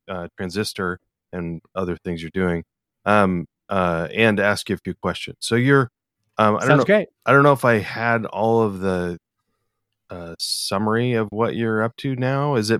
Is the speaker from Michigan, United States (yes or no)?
no; Washington, United States; I grew up in Eastern Washington, and all the rich kids. So I was not one of the rich kids.